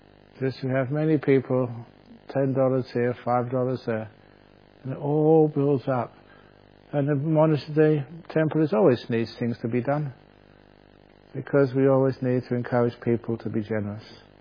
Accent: England, United Kingdom; I'm English. I want a sort of a nice room, not a sauna.

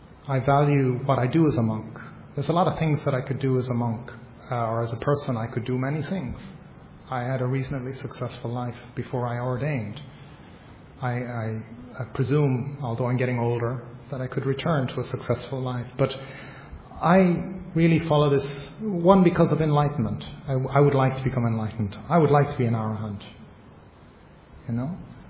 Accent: Ireland; And I grew up in Ireland and I know there's a difference between it being funny and not funny.

